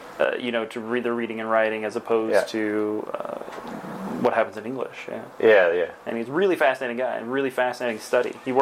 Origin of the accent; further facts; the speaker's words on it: Mississippi, United States; moved away; Mississippi originally.